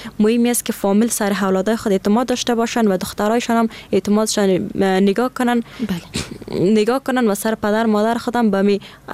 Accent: Afghanistan; یگانه مشکلی که ما افغانا داریم همین شرایط است

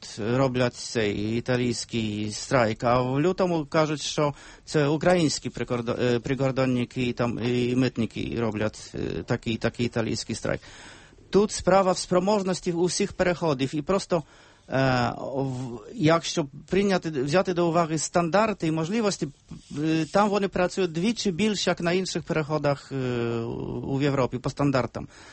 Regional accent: Poland; Ukrainian is a second language; ми можемо довести, що ми поляки

